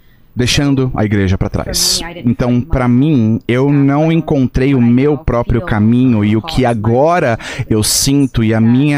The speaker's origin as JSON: {"language": "Portuguese", "region": "New York", "country": "United States", "tie": "born or raised there", "said": "Sim, eu fui batizado na igreja ortodoxa quando eu era um bebê. E eu cresci em Nova York. E quando nós saímos de Nova York e nós mudamos para os subúrbios"}